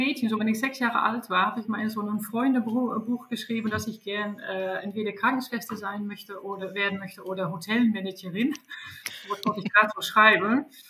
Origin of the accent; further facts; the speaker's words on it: Netherlands; German is a second language; Ich komme aus den Niederlanden, wie man vielleicht hört. 44 Jahre alt, bin Mutter von 4 Kindern.